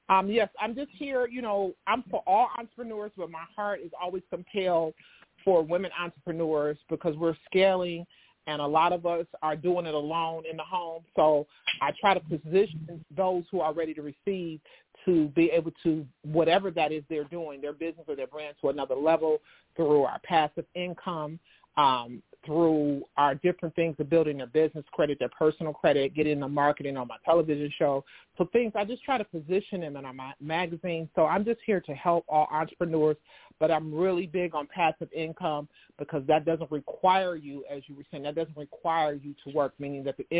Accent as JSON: {"language": "English", "town": "Detroit", "region": "Michigan", "country": "United States", "said": "because I'm from Detroit, I live in Detroit, so I live outside of Detroit."}